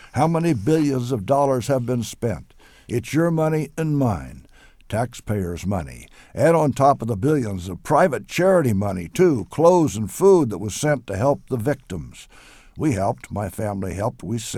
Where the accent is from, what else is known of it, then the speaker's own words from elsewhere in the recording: Knoxville, Illinois, United States; If a tornado leveled my hometown of Knoxville, Illinois, population 2,500